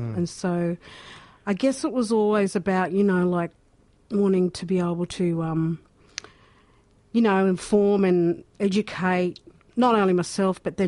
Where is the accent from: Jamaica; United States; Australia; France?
Australia; Deniliquin, New South Wales; So I was born in a place called Denny, or short for Deniliquin, they call it Dinny. And I grew up in New South Wales